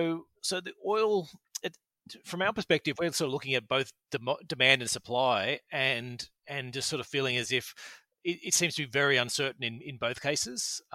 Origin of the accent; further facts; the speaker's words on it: Australia; If we're, as Australian investors, if we're looking at Canada